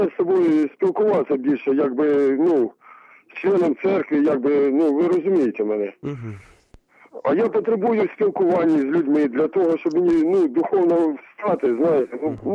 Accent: Rivne Oblast, Ukraine; я з Рівненської області.

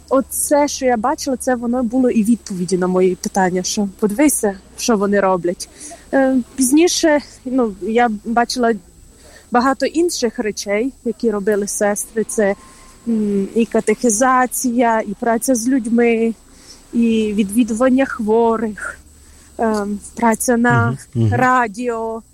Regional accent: Svaliava, Zakarpattia Oblast, Ukraine; я сама родом із Закарпаття, зі Сваляви, і наша спільнота знаходиться у Борисполі

